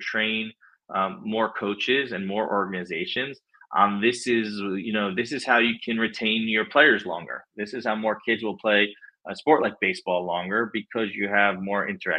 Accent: New York, United States; Sure. I'm from Long Island. I live there now.

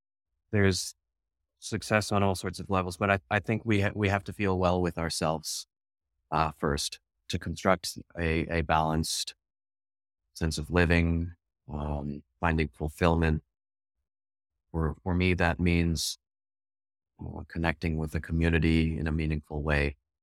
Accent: Champaign-Urbana, Illinois, United States; Going back to my hometown and filming just examples of a really great classical music public radio station, what it takes to do that. We have an incredible performing arts center in the Krannert Center in Champaign-Urbana.

